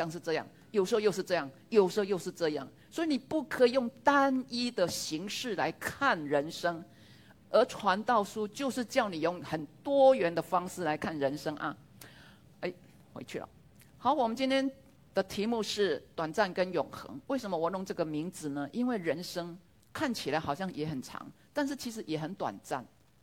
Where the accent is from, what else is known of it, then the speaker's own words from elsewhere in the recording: Taiwan; 那因为我是来自台湾，台湾因为在佛教的影响下